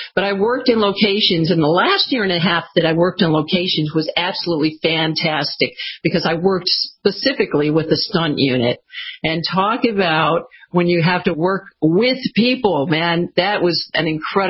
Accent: Michigan, United States

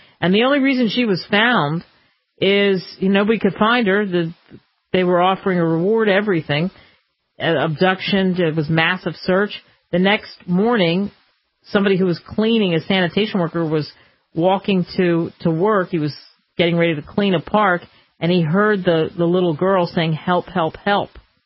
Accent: Philadelphia, Pennsylvania, United States; I want to tell this story, especially because it happened in my hometown. A Philadelphia woman was accused of abducting a 5-year-old girl

